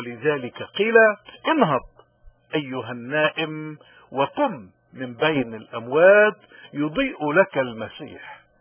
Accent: Lebanon; نحن كلبنانيين اليوم مطلوب منا نشهد للحق

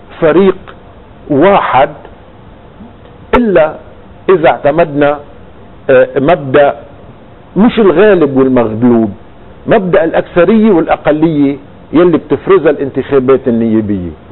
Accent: Lebanon; انا كلبناني قبل ما اكون ماروني او مسيحي او كتائبي او اي شيء اخر

